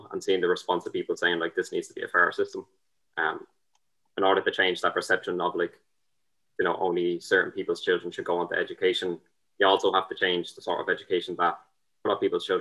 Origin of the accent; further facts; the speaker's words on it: Dublin, Leinster, Ireland; I come from Dublin's North Inner City, proud North Walian.